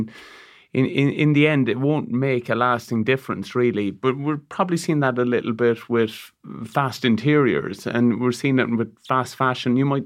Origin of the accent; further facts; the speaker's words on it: Ireland; And David, we've seen that as Irish people, we're really good at that.